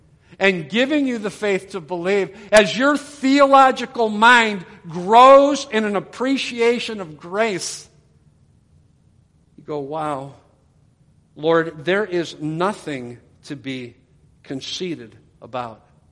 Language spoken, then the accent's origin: English; Ohio, United States; I'm originally from Ohio, a place where we didn't have a lot of tornadoes